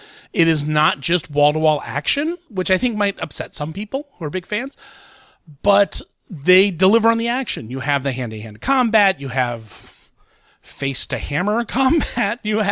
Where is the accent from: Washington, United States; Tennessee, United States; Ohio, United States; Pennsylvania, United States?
Ohio, United States; Columbus; I mean, I'm from Ohio. I'm from Columbus.